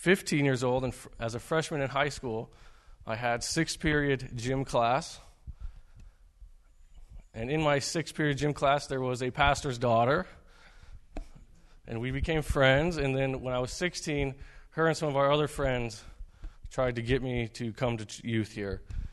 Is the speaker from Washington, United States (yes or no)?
yes; Spokane, Washington, United States; I grew up here in Spokane.